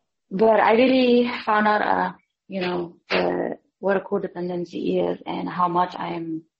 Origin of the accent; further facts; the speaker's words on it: Nepal; You know, I grew up in Nepal